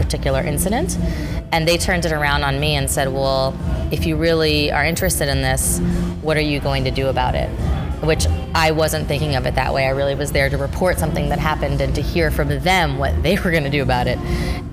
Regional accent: Paterson, New Jersey, United States; now in New York City, United States; I'm from Paterson, New Jersey, and we don't have the same exact local system that they do here in New York City.

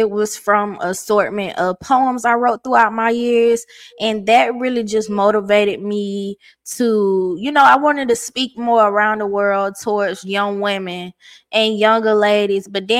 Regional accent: Georgia, United States; now in Phenix City, United States; I'm from Georgia, but I reside in Alabama, Phoenix City, Alabama.

